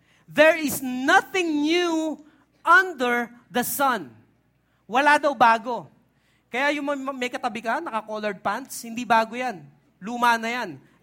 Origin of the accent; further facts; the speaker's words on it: Tondo, Metro Manila, Philippines; You know, I was raised and grew up in Tondo. Sa Tondo, okay? Doon ako lumaki.